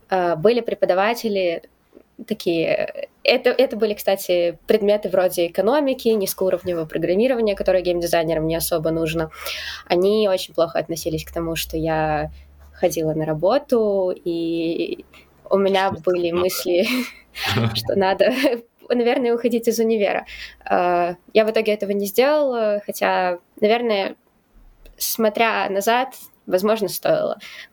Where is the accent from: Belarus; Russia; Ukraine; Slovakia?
Belarus; Я из Беларуси